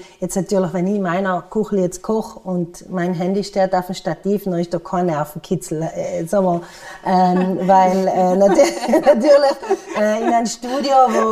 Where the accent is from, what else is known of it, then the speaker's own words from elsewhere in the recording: Kaltern, Trentino-Alto Adige, Italy; now in Eppan, Italy; Ich bin am Kaltersee aufgewachsen. Ich oder wohne mittlerweile in Eppen, aber mein Herz schlägt weiterhin für den Kaltersee und für Kalter natürlich.